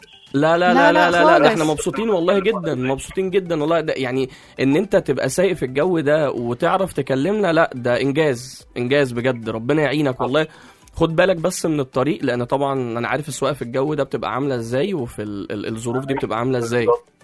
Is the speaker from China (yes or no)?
yes; China; أول حاجة مثلا عندنا في الصين حاجة اسمها شجرة العروسة.